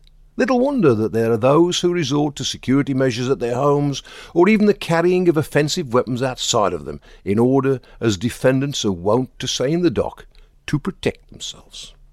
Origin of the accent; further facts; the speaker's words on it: Wales, United Kingdom; I have hitherto felt no more threatened than when strolling the alleys of my hometown in rural Wales.